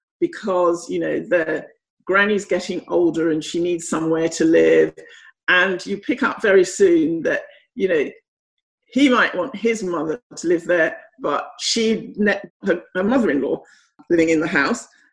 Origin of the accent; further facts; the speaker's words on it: Ghana; born there; Well, I was born in Ghana, which used to be called the Gold Coast.